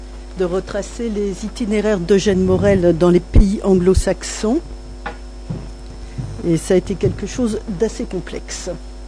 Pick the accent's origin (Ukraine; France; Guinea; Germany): France; accent: French; mon accent anglais est incurable, français